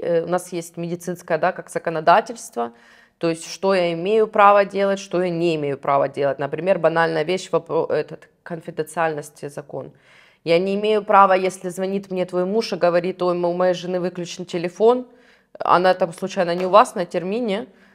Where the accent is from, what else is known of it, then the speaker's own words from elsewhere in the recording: Ukraine; то, что я с Украины, и я уже как бы, да, здесь как пример, первопроходимец такой